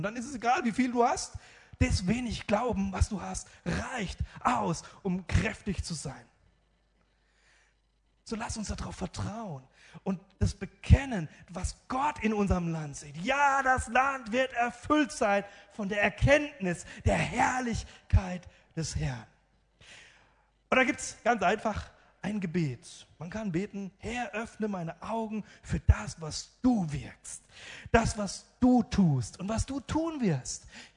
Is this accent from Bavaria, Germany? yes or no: yes; Miltenberg, Bavaria, Germany; Und wenn ich dann sage, ich bin aus Miltenberg, dann sagen sie, hä, wo?